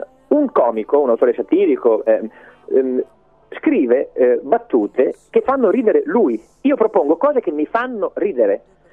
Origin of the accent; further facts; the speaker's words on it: Santarcangelo di Romagna, Emilia-Romagna, Italy; sono di Sant'Arcangelo di Romagna, e a Sant'Arcangelo c'è una tradizione musicale, scuole musicali, insomma, piuttosto famose